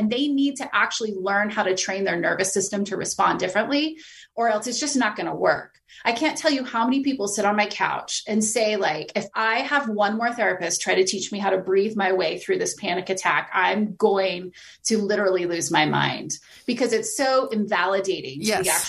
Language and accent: English; San Diego, California, United States; I'm from San Diego, so I can say